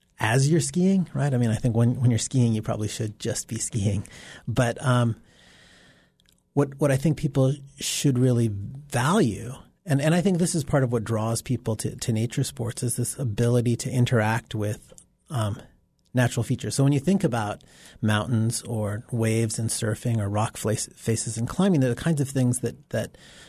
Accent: Anchorage, Alaska, United States; I grew up in Anchorage skiing, and some of my like really, really early memories are of skiing.

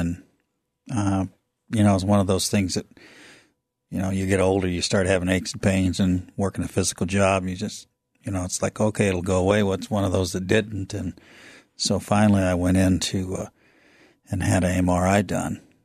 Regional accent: Juneau, Alaska, United States; also born or lived in US South; Born and raised, spent some time in the South, and came back in 1980 and been here ever since.

